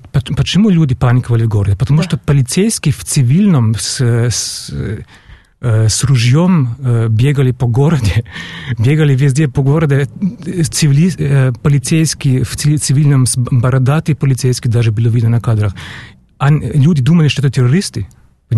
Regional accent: Munich, Bavaria, Germany; потому что я из Мюнхена, я родом из Мюнхена. Там жили рядом.

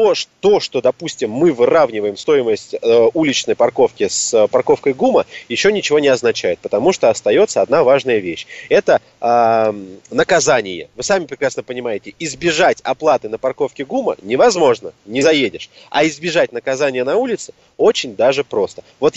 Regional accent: Moscow, Russia; как коренной москвич

